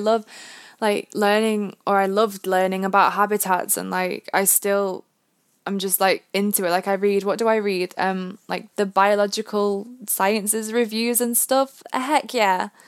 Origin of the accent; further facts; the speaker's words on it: Florida, United States; now in United Kingdom; So I spent a lot of my time growing up in Florida, and then when we came to the UK, we have like different fruit stickers